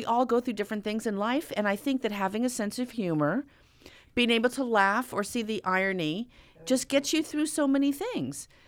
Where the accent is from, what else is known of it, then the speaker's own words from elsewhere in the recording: California, United States; And we were just in Maine. And I'm from California.